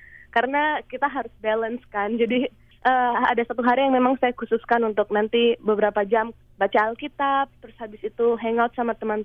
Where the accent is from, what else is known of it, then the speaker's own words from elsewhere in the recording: Papua, Indonesia; Kalau saya pribadi, saya mau pulang ke Papua.